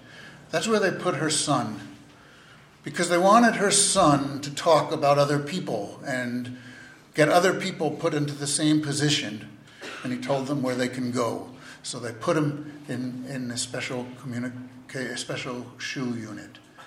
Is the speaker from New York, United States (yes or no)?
yes; New York, United States; I'm from New York